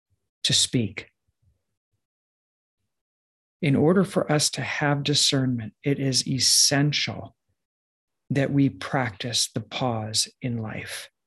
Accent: East Coast, United States; and I'm from the East Coast, that's why I'm calling sneakers.

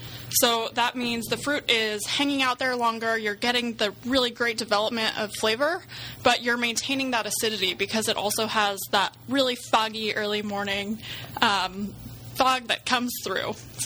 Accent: Sonoma, California, United States; My sister and I, you know, we grew up in Sonoma.

